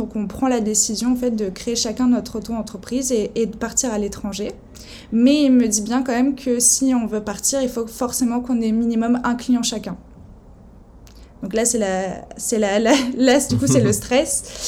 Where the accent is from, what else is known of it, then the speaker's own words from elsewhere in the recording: Nice, Provence-Alpes-Côte d'Azur, France; j'ai 25 ans, je viens de Nice